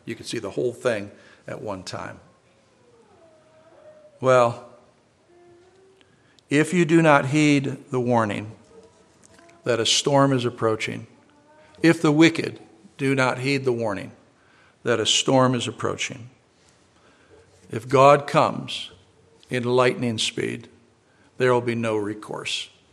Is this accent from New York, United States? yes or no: yes; New York, United States; I grew up in near Buffalo, New York, and we would lift up the garage door